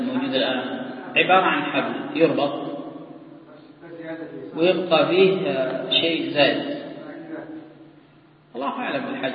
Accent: Yemen; هذا الحزام الذي يلبس خصوصا عندنا في اليمن ما يسمى بالجنابي

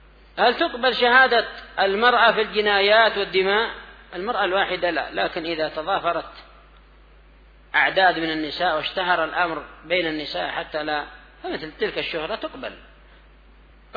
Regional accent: Yemen; عندنا باليمن

